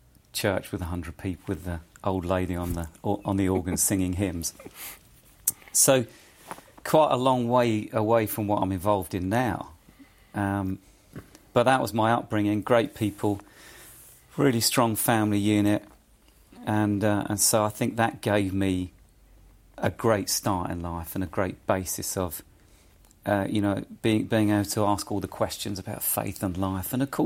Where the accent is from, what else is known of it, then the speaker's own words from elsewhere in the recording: East of England, United Kingdom; So I'm this kid from Essex, you know, suddenly I'm in a studio and there's